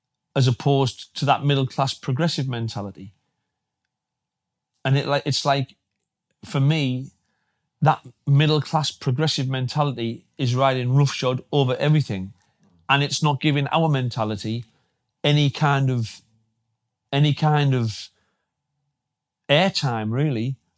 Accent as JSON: {"language": "English", "town": "Redcar", "region": "North East England", "country": "United Kingdom", "tie": "born or raised there", "said": "I'd had these two shows planned of forgiveness in my hometown in Redcar."}